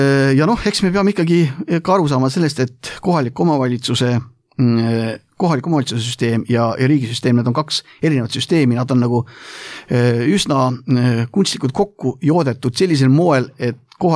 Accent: Kiili, Harju County, Estonia; ma olen siit samast Harjumalt Kiilivallast, see on üks väiksemaid valdu üldse meie Eestis

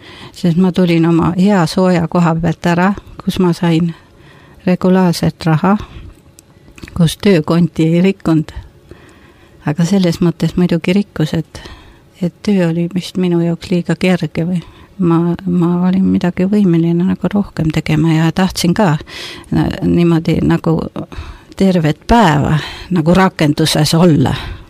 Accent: Tallinn, Harju County, Estonia; born there; 40. aastal ma sündisin ja Tallinnas. Ja siis venelased viskasid pommi ja hävitasid ära eluaseme ja me läksime siis elama maale ema ja isaga. Tähendab, mina olin ju siis 2,5 aastane.

